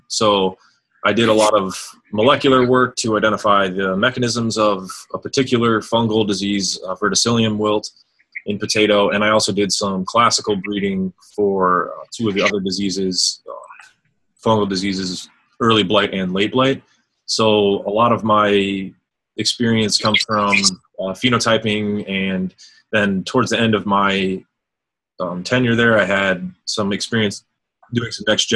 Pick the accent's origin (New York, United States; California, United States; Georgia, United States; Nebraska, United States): Nebraska, United States; Omaha; also born or lived in Iowa; I'm actually from Omaha, Nebraska, and I did my undergrad at Iowa in biology and genetics.